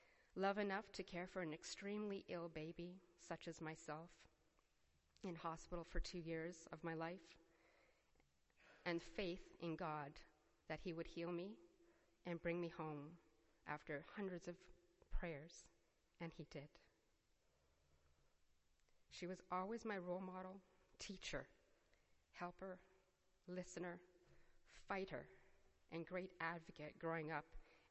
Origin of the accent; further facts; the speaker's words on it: Castleford, Yorkshire and the Humber, United Kingdom; Mary and I grew up together in Weldon Lane, Castleford, and we were best friends all through school from the age of 5 until about 15.